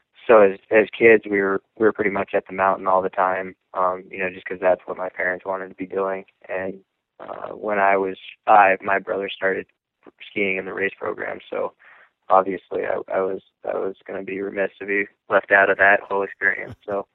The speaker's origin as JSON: {"language": "English", "town": "Lake Placid", "region": "New York", "country": "United States", "said": "I'm from Lake Placid, New York, and that's, it's an area that has a huge heritage of skiing."}